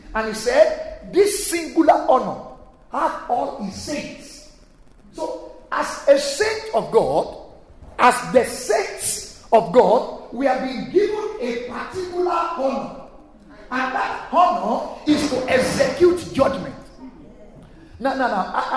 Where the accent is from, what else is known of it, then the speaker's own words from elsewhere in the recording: Nigeria; now in United Kingdom; I am from Nigeria.